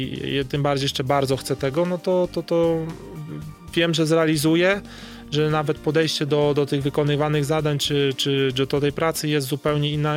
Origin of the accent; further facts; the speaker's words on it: Podlaskie Voivodeship, Poland; Znaczy ja przede wszystkim jestem dumny zawsze z tego, skąd pochodzę.